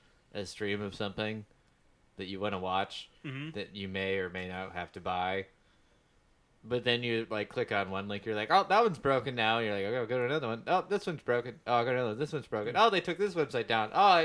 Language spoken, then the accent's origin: English; Louisiana, United States; We're all from Louisiana.